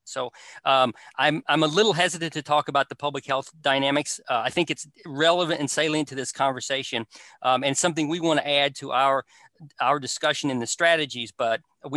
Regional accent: Kentucky, United States; I'm from Appalachian, Eastern Kentucky

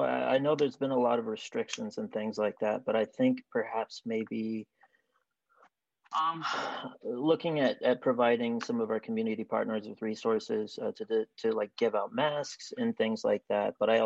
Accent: Bethel, Alaska, United States; You know, I have the perspective of growing up in Bethel and sort of seeing the repercussions of the choices that council has made before.

